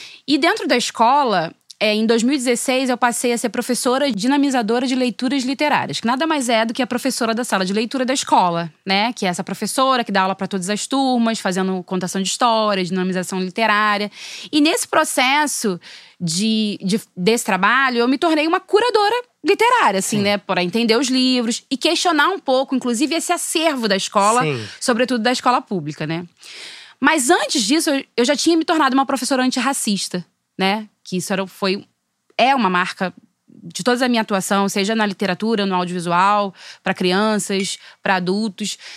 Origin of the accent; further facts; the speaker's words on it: São João de Meriti, Rio de Janeiro, Brazil; Fiz o curso normal lá em São João de Meriti, na cidade onde eu nasci, né?